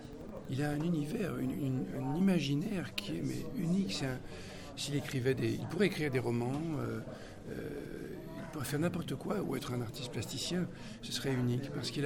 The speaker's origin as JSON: {"language": "French", "country": "France", "said": "Je suis français, mais à Hollywood"}